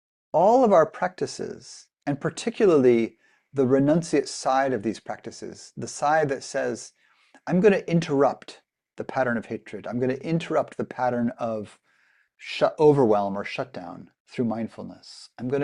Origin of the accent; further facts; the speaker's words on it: Livermore, California, United States; And instead … in Livermore, California, and became a Buddhist teacher.